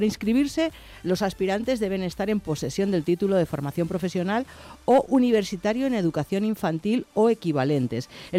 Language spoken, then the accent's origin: Spanish; Madrid, Community of Madrid, Spain; los que somos madrileños y estamos acostumbrados lo echamos de menos cuando no estamos en Madrid